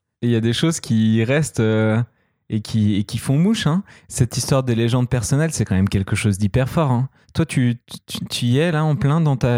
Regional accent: France; C'est un exercice difficile. On est français, nous, en plus.

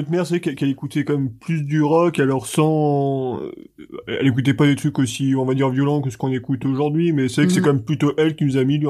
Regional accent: Montluçon, Auvergne-Rhône-Alpes, France; On a grandi à Montluçon jusqu'au bac

